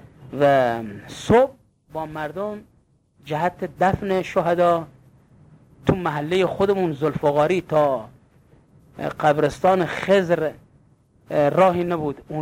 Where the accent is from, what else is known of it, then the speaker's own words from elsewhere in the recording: Abadan, Khuzestan, Iran; ما آبادانیم، ما ساکن آبادانیم. پدر مادر من مال گناوه هستن.